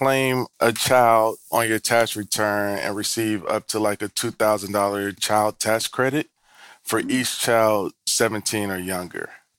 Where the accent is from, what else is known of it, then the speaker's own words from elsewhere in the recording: Tennessee, United States; I'm from Tennessee, so.